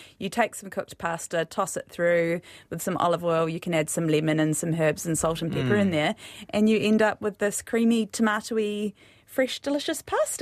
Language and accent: English; Wellington, New Zealand; also born or lived in Auckland; I grew up in the Wairarapa